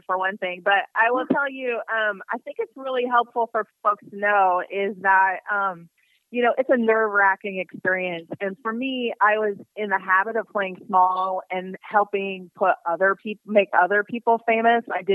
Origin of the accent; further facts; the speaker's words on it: Midwest, United States; And I'm from the Midwest, and I was like, I want to run counter to that popular way of being in this town.